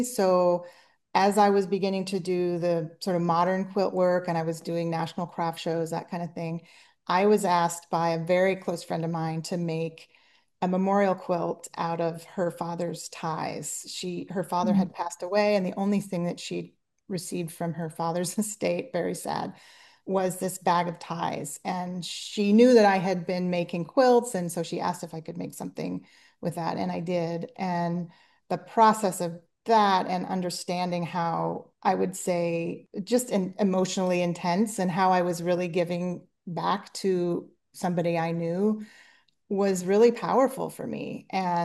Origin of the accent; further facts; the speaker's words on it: Portland, Oregon, United States; And then from there, I got myself to Nike because I was from Portland and I wanted to move back to Portland.